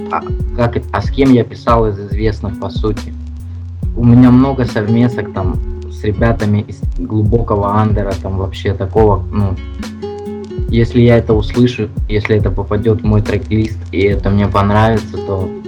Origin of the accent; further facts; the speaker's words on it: Ukraine; moved away; also born or lived in Georgia / Russia; я родился в Грузии, там запутанная вообще история такая. Родился в Грузии, в раннем детстве переехал в Россию, по России там скитались, потом рос на Украине.